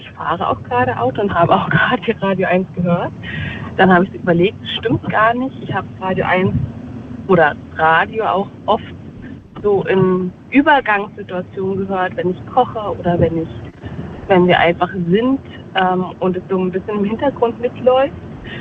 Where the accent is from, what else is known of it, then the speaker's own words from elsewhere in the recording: Brandenburg, Germany; Ich bin Jahrgang 88 in Brandenburg aufgewachsen